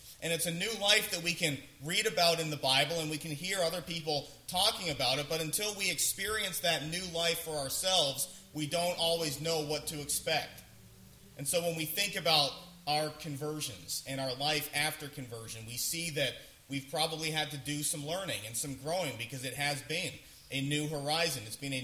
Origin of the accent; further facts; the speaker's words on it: Ontario, Canada; moved away as an adult; most of you know I'm from Ontario, and I came to college over here in Michigan, and so it was my first time really being away from home